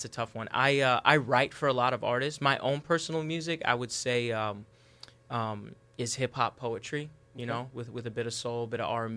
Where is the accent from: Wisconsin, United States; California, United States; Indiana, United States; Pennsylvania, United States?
California, United States; Mission Viejo; born or raised there; also born or lived in Iran